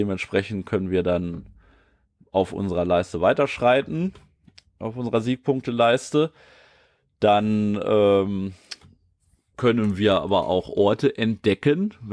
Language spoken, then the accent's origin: German; Eifel, Germany; Also ich komme ja aus der Eifel